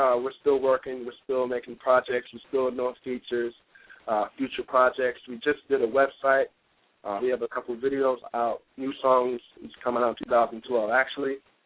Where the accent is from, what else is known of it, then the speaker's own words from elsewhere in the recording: Mozambique; now in Virginia, United States; I'm actually from Mozambique originally, but I've been in Virginia for 10 years.